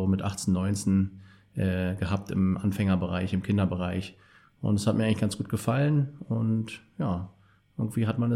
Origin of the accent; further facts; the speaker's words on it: Berlin, Germany; born there; wie schon gesagt. Ich bin 1980 geboren in Berlin